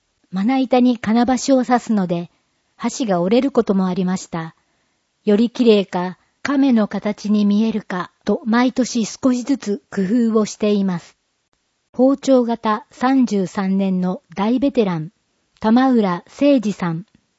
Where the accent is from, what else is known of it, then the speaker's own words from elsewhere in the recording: Hawaii, United States; also born or lived in Japan; now in Mihara, Japan; 私の出身はハワイのオアフ島です。11歳まで日本で育ってハワイに住み始めました。